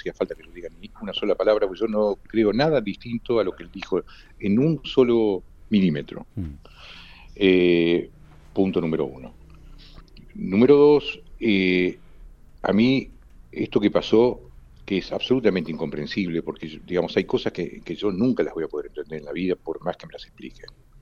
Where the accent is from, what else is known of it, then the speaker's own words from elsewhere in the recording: Argentina; yo soy argentino, ¿no? Yo nunca quise emigrar y yo soy judío, pero mi patria es Argentina.